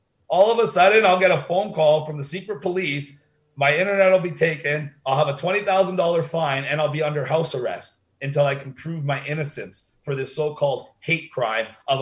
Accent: Canada; I want to be able to live my life as a Canadian.

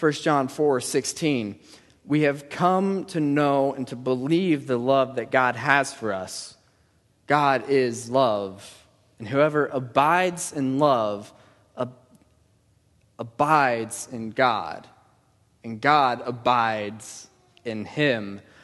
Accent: Ohio, United States; My sister, see, my family, we grew up in Ohio, all right?

